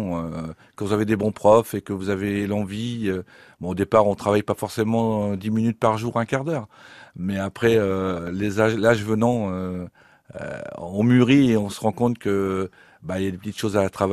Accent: Hauts-de-France, France; born there; Je suis né à Aumont, dans le nord de la France, 59, à côté de Maubeuge.

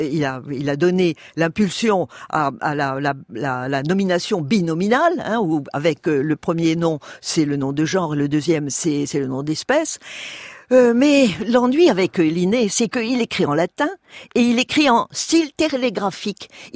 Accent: Tunisia; born there; parce que je suis née en Tunisie et que je suis née sous les oliviers, si j'ose dire.

